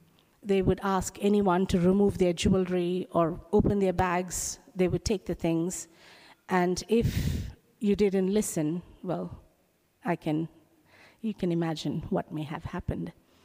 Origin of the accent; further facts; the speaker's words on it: Kuwait; I was born in Kuwait. My parents had moved to Kuwait for work, and we ended up growing there.